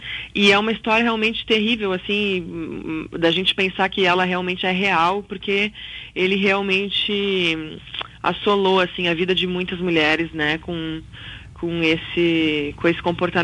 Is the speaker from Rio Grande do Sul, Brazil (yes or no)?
yes; Nova Prata, Rio Grande do Sul, Brazil; moved away as an adult; also born or lived in Porto Alegre; Mas eu saí de Nova Prata, né, com 18 anos e fui estudar artes cênicas em Porto Alegre.